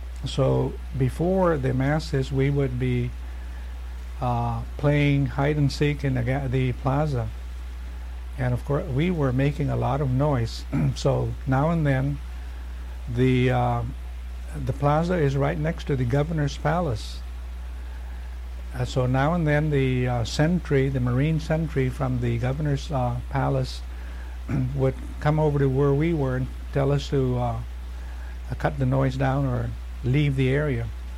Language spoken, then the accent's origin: English; Hagatna, Guam; I saw the destruction of the place, of the island, the homes in Agaña, and I am from Agaña, and I remembered many of the homes and many of my neighbors, my own home.